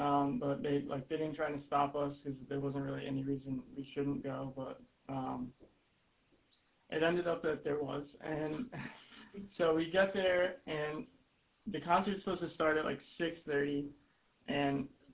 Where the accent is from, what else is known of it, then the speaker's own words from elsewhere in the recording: United States; as an American student abroad, you're not just representing yourself.